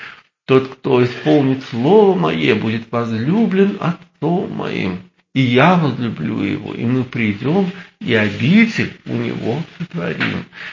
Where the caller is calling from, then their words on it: Kozelsk, Kaluga Oblast, Russia; из Оптиной пустыни, из Козельска.